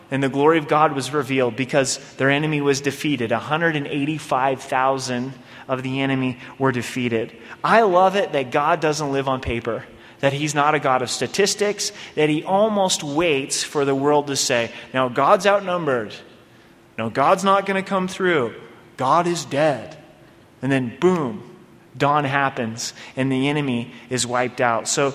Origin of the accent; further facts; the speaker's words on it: Oregon, United States; now in Colorado, United States; I grew up in Oregon. I've been out here in Colorado for 8 years now, and there are some earthquakes in Oregon